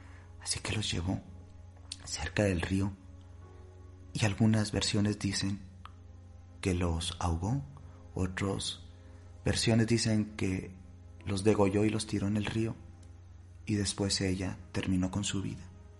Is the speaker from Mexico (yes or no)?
yes; Mexico; en este caso yo, como mexicano también